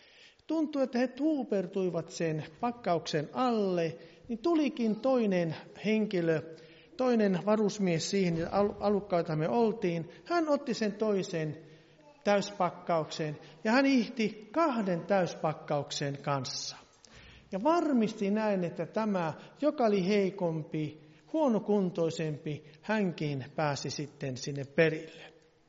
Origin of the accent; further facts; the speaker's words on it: Varkaus, North Savo, Finland; Olin 18 ja olin sieltä Savosta kotoisin, Varkaudesta.